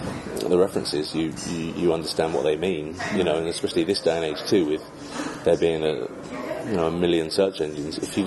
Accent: England, United Kingdom; you know, we're English filmmakers, you know

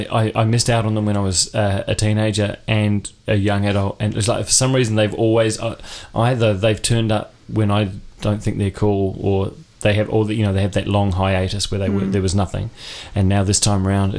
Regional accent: New Zealand; it's part of being Kiwi now. You know, like boy did that. Yeah, boy did that a few years ago, and it's been a while since we've had a New Zealand film

